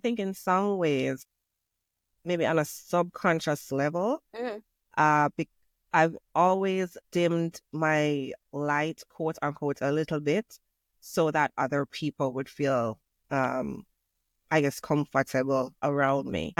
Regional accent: Jamaica; I can only speak for Jamaican people since I'm Jamaican.

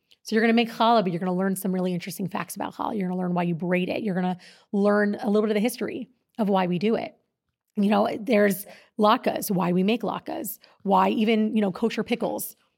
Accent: Seattle, Washington, United States; I grew up in Seattle across the street from my grandparents.

